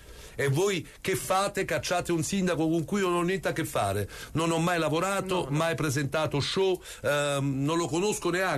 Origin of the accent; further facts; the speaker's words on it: Naples, Campania, Italy; per fortuna noi siamo napoletani, riusciamo sempre a sorridere.